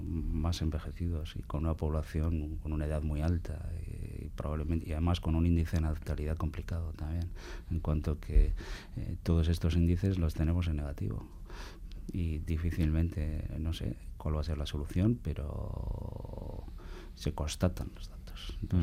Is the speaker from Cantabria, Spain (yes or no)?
no; Basque Country, Spain; Y eso que provengo de Álava, en este caso.